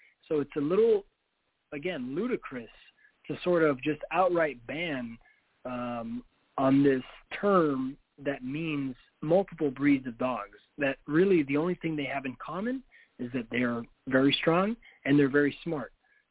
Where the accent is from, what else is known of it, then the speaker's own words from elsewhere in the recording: Miami, Florida, United States; now in Gainesville, United States; I was born and raised in Miami. I currently live in Gainesville, Florida, but my home is Miami.